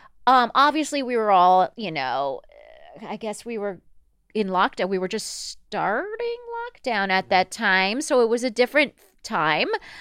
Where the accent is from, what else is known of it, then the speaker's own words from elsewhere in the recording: Palm Springs, California, United States; His his little victory speech was in adjacent to my hometown. I grew up in Palm Springs, and he, I guess, lives in Palm Desert.